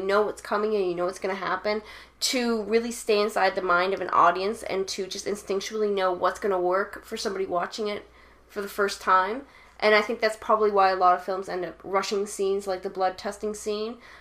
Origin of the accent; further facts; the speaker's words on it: Canada; as a Canadian, I hate winter. I hate snow.